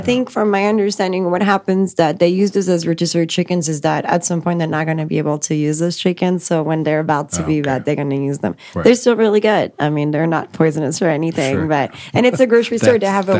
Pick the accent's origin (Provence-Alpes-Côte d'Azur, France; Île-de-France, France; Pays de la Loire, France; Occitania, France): Île-de-France, France; Paris; I'm from Paris.